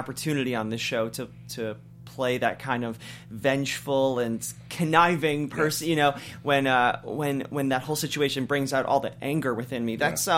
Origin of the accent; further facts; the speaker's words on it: Cleveland, Ohio, United States; now in Los Angeles, United States; I grew up in Cleveland, Ohio. As Cleveland, a nice guys. Midwestern